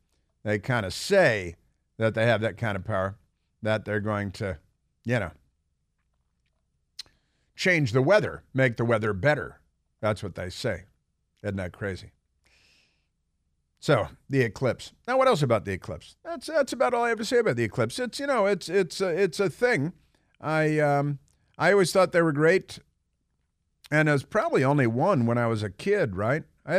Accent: Midwest, United States; I'm an American from the Midwest, and I think that it was a lot of fun to watch.

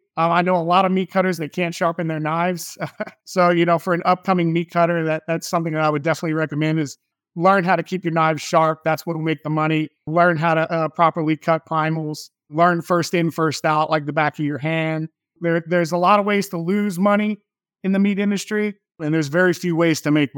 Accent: Lafayette, Louisiana, United States; I'm from Lafayette, Louisiana.

